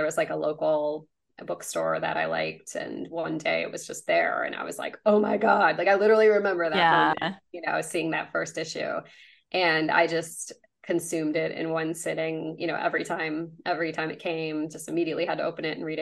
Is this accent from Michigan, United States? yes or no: no; Illinois, United States; Yeah, well, as I've mentioned, I grew up in the Chicago suburbs. And one thing I also forgot to mention is I feel like growing up in the suburbs, I would go to like the museums downtown a lot.